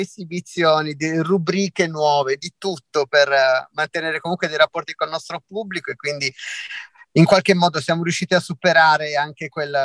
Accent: Bari, Apulia, Italy; also born or lived in Tuscany / Genoa / Rome; now in Milan, Italy; sono stata tanti anni in Toscana, ma ho vissuto anche a Genova, ho vissuto a Roma, sono originaria di Bari, adesso abito a Milano, quindi insomma sto colonizzando un po' tutto, mi mancano le isole, ci ho lavorato ma non ci ho ancora vissuto.

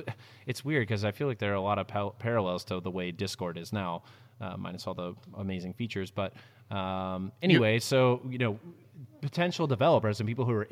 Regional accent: Dallas, Texas, United States; So I grew up in Dallas, and my folks were both in technology, so we always had computers at the house.

